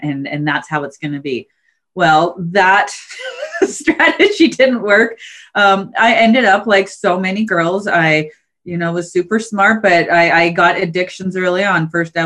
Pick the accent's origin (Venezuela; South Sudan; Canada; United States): Canada; I mean, we grew up in Canada, which is fairly not super Christian, to say the least.